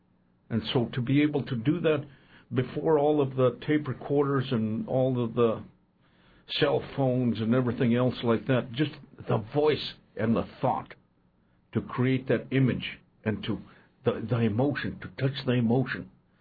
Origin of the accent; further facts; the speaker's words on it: Crow Agency, Montana, United States; I'm a Crow Indian, and I grew up over at Crow Agency, Montana. And I grew up on the Little Bighorn River, the land of the Shining Mountains, the Bighorn Mountains. And I grew up in Montana, yeah.